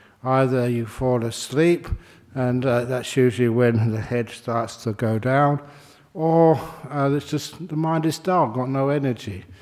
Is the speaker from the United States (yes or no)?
no; London, United Kingdom; born there; And I was born in London, which was cold.